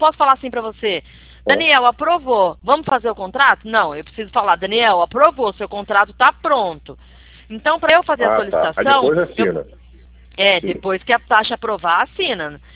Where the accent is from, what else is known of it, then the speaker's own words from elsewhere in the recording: São Paulo, Brazil; Sou de São Paulo. Do interior.